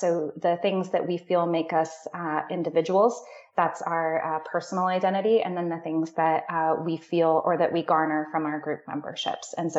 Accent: Denny, California, United States; I grew up in Denny. So for those of you who know like real rural Northern California, I grew up in Denny about an hour and a half from here.

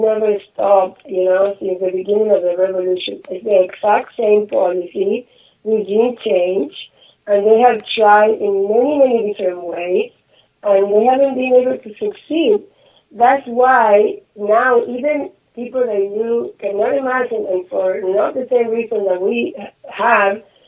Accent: Argentina; English is a second language; now in United States; I'm from Argentina. I've been in the United States for many years.

